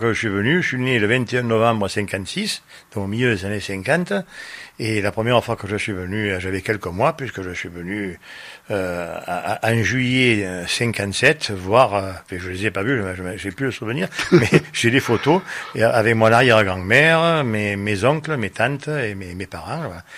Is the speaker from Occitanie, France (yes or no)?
yes; Armissan, Occitanie, France; je venais quand même passer mes vacances à Armissant le juillet et août. Je peux dire aussi que j'ai fait mon enfance à Armissant.